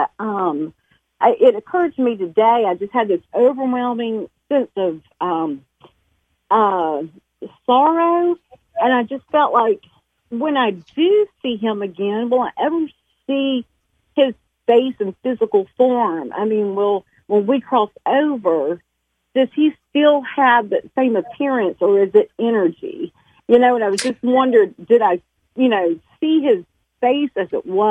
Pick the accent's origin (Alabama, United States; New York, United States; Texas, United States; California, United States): Alabama, United States; Hey, thank you. I'm from Alabama.